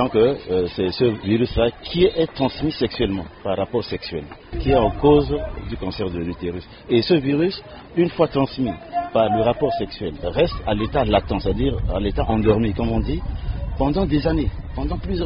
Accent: Central African Republic; chez nous, en République centrafricaine.

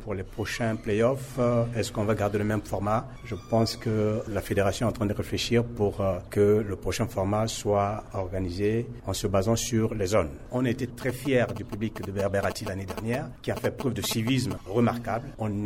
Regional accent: Momo, Lobaye, Central African Republic; parce que je suis de la Lobaye, je suis de Momo

